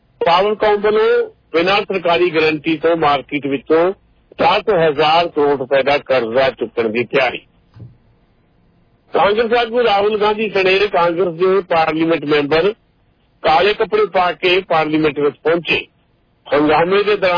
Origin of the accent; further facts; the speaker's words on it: Dosanjh Kalan, Punjab, India; ਸਾਡੇ ਪਿੰਡ ਜਦੋਂ ਅਸੀਂ ਨਿੱਕੇ ਨਿੱਕੇ ਸੀਗੇ 8ਵੀਂ 9ਵੀਂ ਚ ਪੜ੍ਹਦੇ ਸੀ ਤੇ ਸਾਨੂੰ ਸੁਣਨ ਚ ਆਉਂਦਾ ਸੀ ਵੀ ਜਿਹੜਾ ਧਰਤੀ ਹੇਠ ਪਾਣੀ ਜਦੋਂ ਨਲਕਾ ਲਾਉਂਦੇ ਆ ਤੇ ਸਾਡੇ ਪਿੰਡ ਦਸਾਂਝ ਕਲਾਂ ਦੇ ਵਿਚ 27 ਫੁੱਟ ਤੇ ਪਾਣੀ ਸੀ